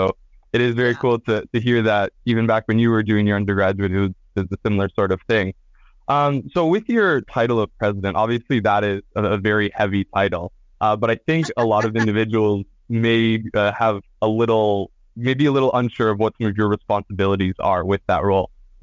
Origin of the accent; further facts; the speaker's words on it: Tavistock, Ontario, Canada; I come from a very small town. I grew up in Tavistock, Ontario.